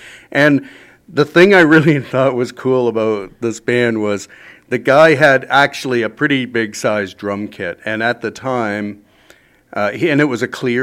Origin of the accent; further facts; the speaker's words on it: London, Ontario, Canada; my hometown. And let me tell you, growing up in London, Ontario, back in the 70s